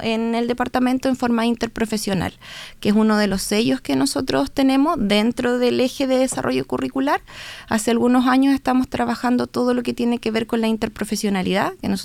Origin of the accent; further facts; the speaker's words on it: Osorno, Los Lagos, Chile; also born or lived in Puerto Montt; Yo soy de Osorno, estuve muchos años trabajando en Puerto Montt y siempre tuve las ganas de volver.